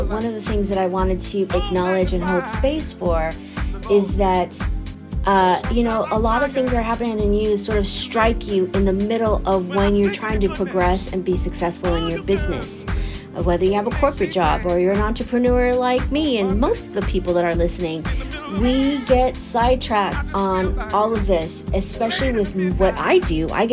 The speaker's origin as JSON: {"language": "English", "country": "United States", "lives_now": "New Zealand", "said": "I am American. This affects me. This is where I come from. This is where I'm probably going to go back to."}